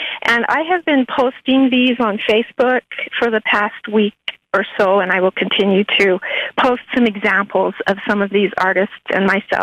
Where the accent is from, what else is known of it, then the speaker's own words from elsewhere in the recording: Cleveland, Utah, United States; I've lived in Farron for the last 25 years, but I grew up in Cleveland, Utah, on a farm where we had crops, horses, cows